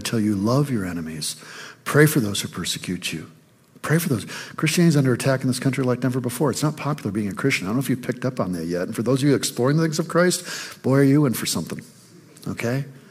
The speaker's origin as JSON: {"language": "English", "region": "Michigan", "country": "United States", "tie": "born or raised there", "said": "I think growing up in Michigan, you just assume that apple orchards and cider mills are in every state."}